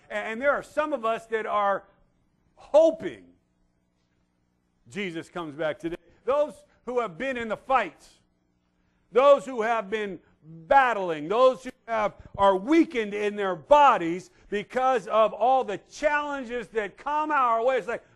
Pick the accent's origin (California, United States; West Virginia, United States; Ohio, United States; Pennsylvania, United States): California, United States; Hopeville; I grew up in Hopeville. Who knows where Hopeville is? I'll buy you lunch today. Wonderfully, yes. It is 1 hour east. If you know the burgeoning metropolis, something, of El Centro, just keep going about 10 more miles, and you will land in Hopeville. It's in the middle of the desert.